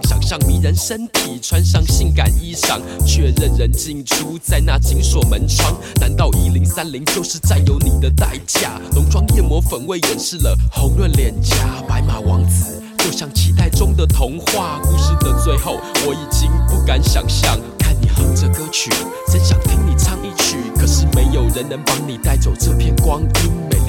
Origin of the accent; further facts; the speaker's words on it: Taipei, Taiwan; 我来自台北